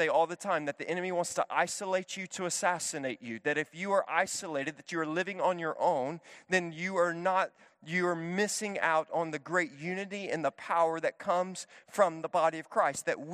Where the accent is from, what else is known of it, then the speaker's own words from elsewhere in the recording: Memphis, Tennessee, United States; Growing up in Memphis, Tennessee, just racial tensions are what they are.